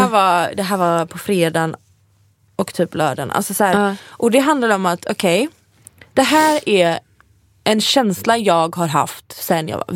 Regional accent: Gothenburg, Västra Götaland County, Sweden; För när jag var hemma i Göteborg så fick jag extrem så här, jag kastades tillbaka till alla känslor och minnen typ jag hade när jag var tonåring.

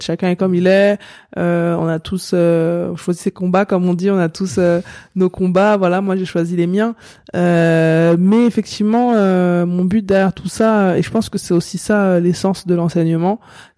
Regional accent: France; On est français, mais on est des citoyens du monde parce que tellement la mixité, elle est forte.

